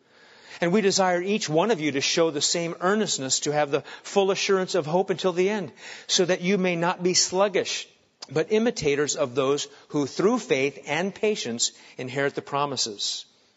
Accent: New England, United States; you know what we used to drink around the campfire? Moxie. Because I'm from New England.

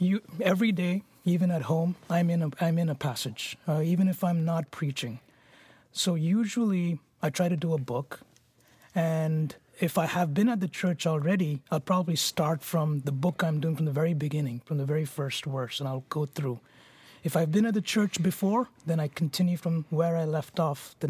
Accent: Kuwait; moved away as an adult; So I was born in Kuwait, which is in the Middle East, right next to Iraq. And I'm Indian by nationality. Born and raised in Kuwait, lived there for all my life. Went for undergrad in India, because that's where my parents wanted me to go.

